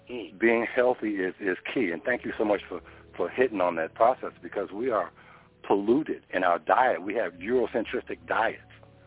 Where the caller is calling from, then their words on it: Washington, United States; The 206, the Pacific Northwest.